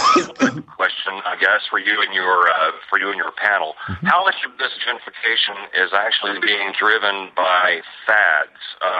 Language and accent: English; Chattanooga, Tennessee, United States; And in my hometown of Chattanooga, they've gone through a great renovation as far as building the city back up